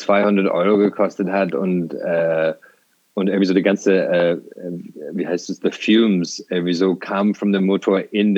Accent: Templemore, Tipperary, Ireland; German is a second language; weil ich bin auf dem Land aufgewachsen, in Irland, so kleine Stadt.

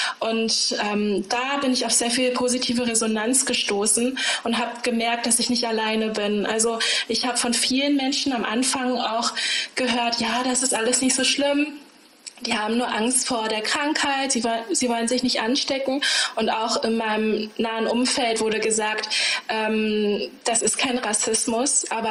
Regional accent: Germany; ich bin hier zu Hause, ich bin Deutsche. An meiner Stimme hört man nicht, dass ich Chinesin bin.

